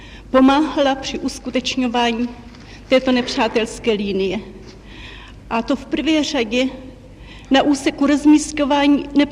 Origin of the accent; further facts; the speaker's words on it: Trnovany, Ústí nad Labem Region, Czechia; born there; now in Prague, Czech Republic; V Trnovanech u Teplic.